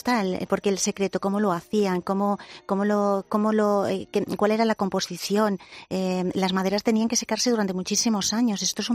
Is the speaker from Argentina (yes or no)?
no; Valencian Community, Spain; soy valenciana, como bien has dicho, soy de la Plana de Utiel, y sí que tengo familiares afectados.